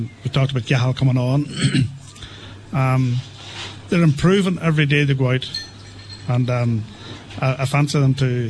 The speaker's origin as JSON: {"language": "English", "region": "Northern Ireland", "country": "United Kingdom", "said": "I'm talking Tyrone, not because I'm from Tyrone."}